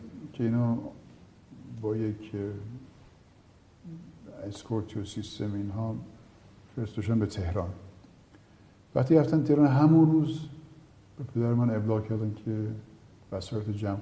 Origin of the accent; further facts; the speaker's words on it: Shiraz, Fars, Iran; also born or lived in Tehran; من اون سالی که دیگه از شیراز اومدیم به تهران